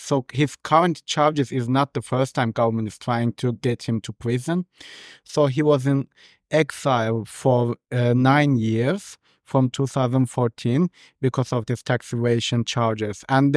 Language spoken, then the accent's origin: English; Azerbaijan; now in Sweden; I study in Sweden, my master's degree, and I'm from Azerbaijan.